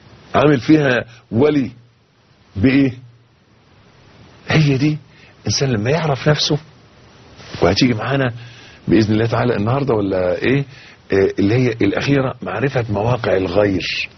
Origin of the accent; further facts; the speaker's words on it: Egypt; يعني مش عايز بس أخوض في تفاصيل المولد اللي حاصل عندنا في مصر